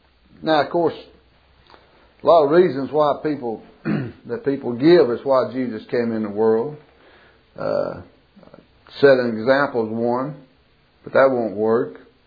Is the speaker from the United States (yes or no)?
yes; Springwood, United States; where I grew up down here in Springwood.